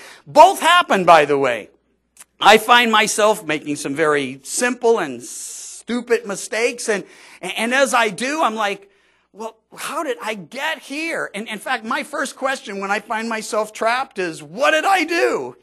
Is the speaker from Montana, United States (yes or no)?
no; Missouri, United States; also born or lived in Georgia; I was born in Georgia, but I was raised part of my early life in Missouri. It's the Show Me State.